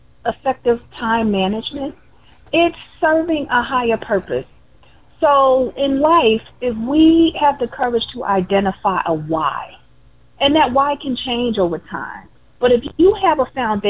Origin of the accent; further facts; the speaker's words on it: New Jersey, United States; And I grew up in North New Jersey, and we lived on the second floor of a 3-family house.